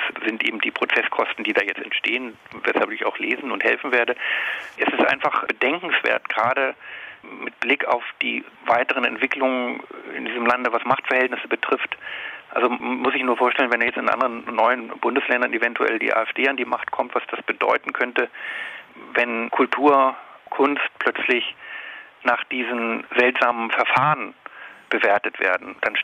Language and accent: German; Worpswede, Lower Saxony, Germany; Also ich komme ja aus der Nähe, ich bin ja gebürtiger Wopfweder